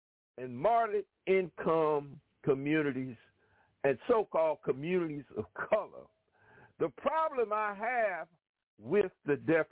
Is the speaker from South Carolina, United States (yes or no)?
yes; South Carolina, United States; without our votes in my home state of South Carolina, Biden's administration would never have come to reality.